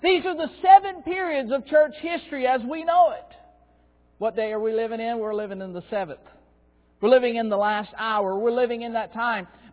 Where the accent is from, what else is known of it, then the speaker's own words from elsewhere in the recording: Florida, United States; There's going to be floods, as it was in my hometown last week. The state of Florida was flooded out.